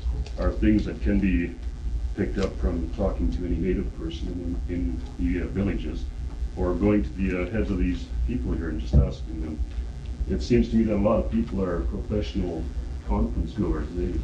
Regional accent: Yukon, Canada; I'm Canadian and I'm from the Yukon

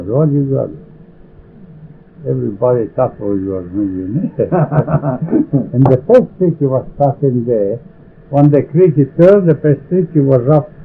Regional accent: Montalero, Italy; born there; English is a second language; moved away; Italy. In the town is called Montalero.

